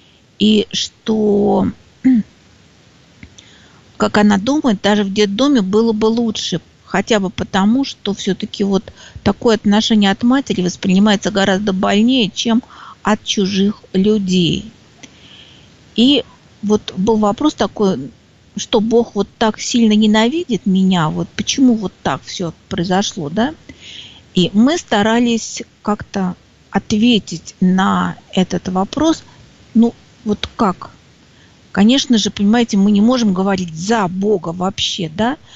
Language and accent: Russian; Krasnodar Krai, Russia; now in Moscow, Russia; я выросла на Кубани, но, видимо, вот потом приехала в Москву и живет в Москве.